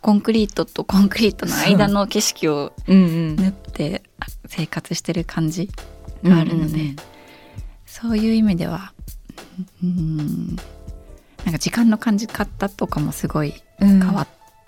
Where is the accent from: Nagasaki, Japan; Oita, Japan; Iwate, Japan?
Oita, Japan; Beppu; 別府で育ったせいで、うん、なかなかそれを超える場所を見つけられなくて。